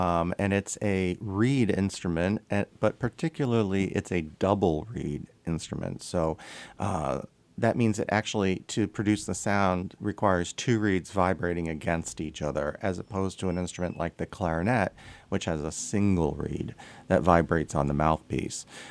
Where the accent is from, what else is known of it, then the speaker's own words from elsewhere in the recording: Vernon Rockville, Connecticut, United States; It was in Vernon Rockville, Connecticut, central Connecticut on the east side of the Connecticut River.